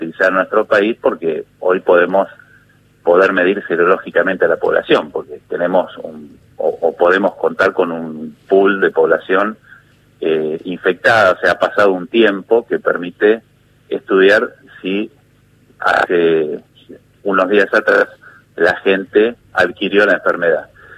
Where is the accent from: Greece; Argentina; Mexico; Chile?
Argentina; Ya somos todos los argentinos